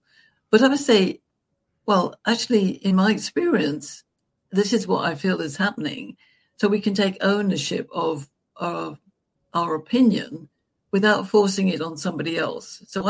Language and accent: English; United Kingdom; I'm a British grandmother, entrepreneur in my 70s